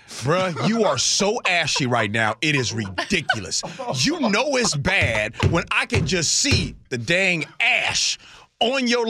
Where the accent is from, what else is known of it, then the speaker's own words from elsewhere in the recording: Ireland; And again, I'm Irish. Watch your tone.